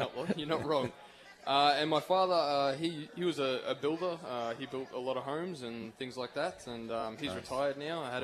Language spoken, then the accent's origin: English; Werribee, Victoria, Australia; also born or lived in Carlton; I was born in Carlton, which is Melbourne, and I grew up in Werribee, which is just on the outskirts of the city.